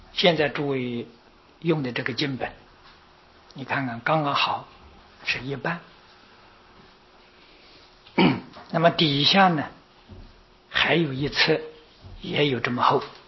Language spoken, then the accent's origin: Chinese; China; 那么观音菩萨与我们中国人特别有缘分。